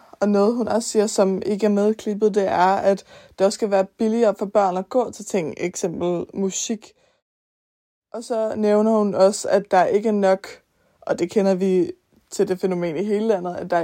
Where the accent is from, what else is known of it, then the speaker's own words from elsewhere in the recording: Albertslund, Capital Region of Denmark, Denmark; Jeg er 17 år gammel, og jeg er født og opvokset i Albertslund, og så er forresten også anden generations Albertslund-beboer.